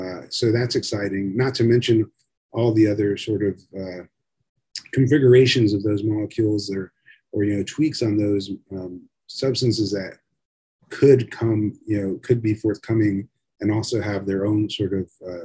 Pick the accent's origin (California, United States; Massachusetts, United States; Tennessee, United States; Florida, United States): Florida, United States; And so at least when I was growing up in South Florida, the 1990s, there's a huge rave scene, electronic dance music.